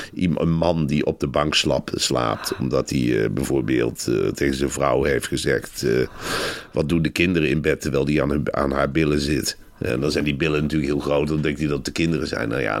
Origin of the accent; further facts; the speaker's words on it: Velp, Gelderland, Netherlands; Ik ben in Arnhem-Velp opgegroeid